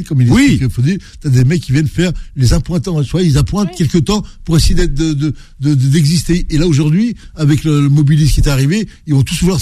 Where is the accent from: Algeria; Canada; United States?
Algeria; Il faut dire, il n'y a pas d'entreprise chez nous en Algérie, à part les entreprises d'État, il y a qui d'autre?